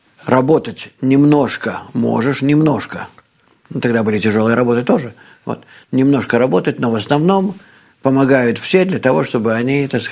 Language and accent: Russian; Vitebsk, Vitebsk Region, Belarus; also born or lived in Saint Petersburg; Я когда еще был, учился в Питере, то у меня спрашивали, вот, есть ли у вас там... Я приехал туда из Витебска